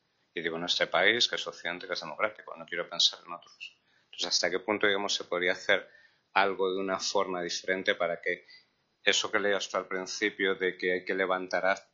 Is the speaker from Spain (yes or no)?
yes; Spain; como español de cultura católica que lo soy